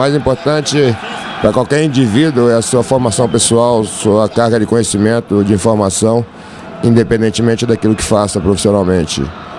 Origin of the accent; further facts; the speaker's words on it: Ribeirão Preto, São Paulo, Brazil; Em Ribeirão Preto, cidade onde eu fui criado, onde eu estudei, fiz a faculdade de medicina da Universidade de São Paulo.